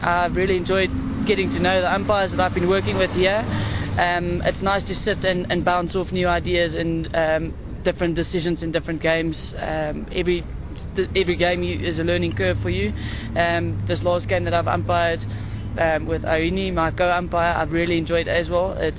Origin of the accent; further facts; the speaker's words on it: South Africa; I'm from South Africa, the neutral umpire at this tournament.